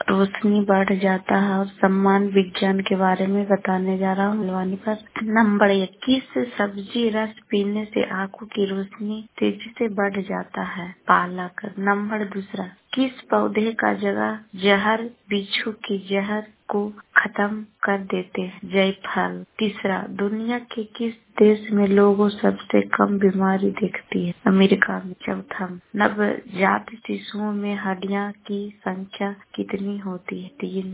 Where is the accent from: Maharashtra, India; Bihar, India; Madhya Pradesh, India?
Bihar, India; Sheikhpura; मैं गोवा शेखपुरा से बोल रही हूँ, जिला के रहने वाली हूँ।